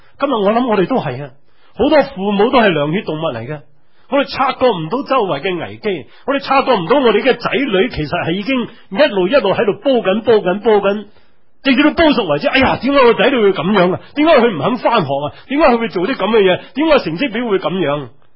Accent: New Territories, Hong Kong; 我小时候在新界长大

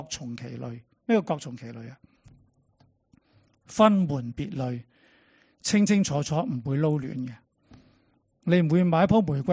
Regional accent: China; 我们中国人都很多

